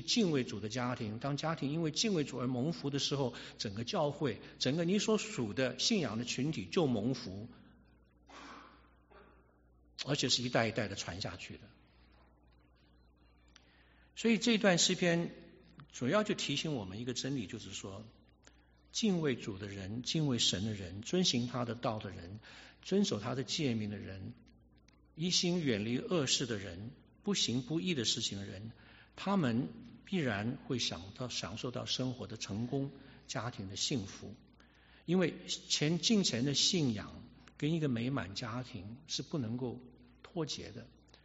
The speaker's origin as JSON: {"language": "Chinese", "country": "Taiwan", "tie": "born or raised there", "said": "我大家都知道我是台湾出生长大的，在台湾出生长大的教育里面呢，我们那个时候就50年代的时候出生长大的人"}